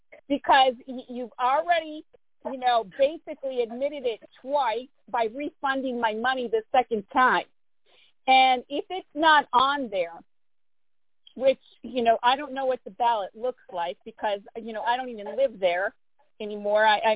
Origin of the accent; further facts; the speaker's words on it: California, United States; Yeah, I'm from California.